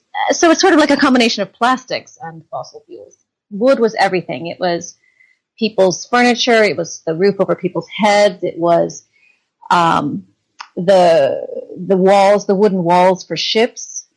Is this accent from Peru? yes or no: no; Vermont, United States; I grew up in Vermont, and I was always interested in people's relationships with the land.